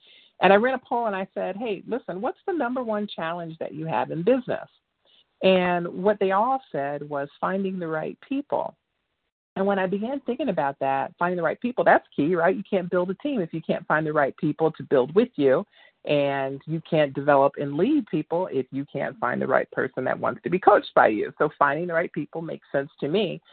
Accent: Chicago, Illinois, United States; And right now I'm actually, I'm from Chicago, Illinois. That's where I build the business.

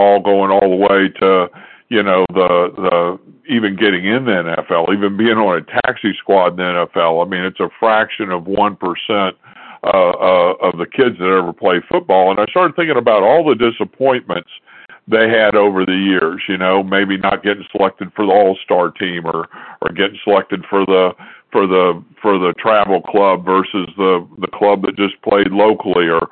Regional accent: Houston, Texas, United States; I grew up in Houston, and that's where I lived at the time

